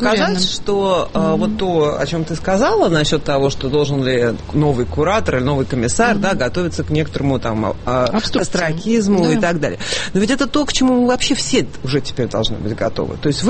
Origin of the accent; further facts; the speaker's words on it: Russia; Да, я из России